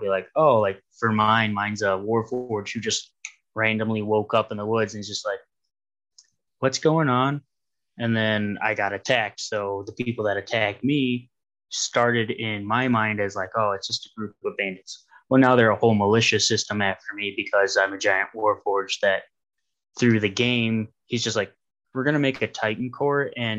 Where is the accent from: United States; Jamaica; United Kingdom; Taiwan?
United States; Ohio; I'm from Ohio